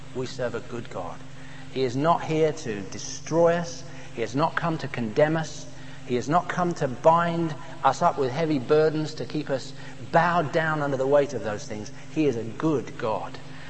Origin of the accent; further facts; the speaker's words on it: Romford, London, United Kingdom; I come from Romford.